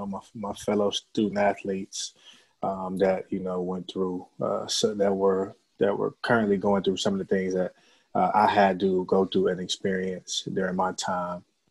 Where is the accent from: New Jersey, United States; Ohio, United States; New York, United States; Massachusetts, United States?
Ohio, United States; Glenville; I grew up in the Glenville area, but I went to Glenville High School was one of the dominant schools and still is.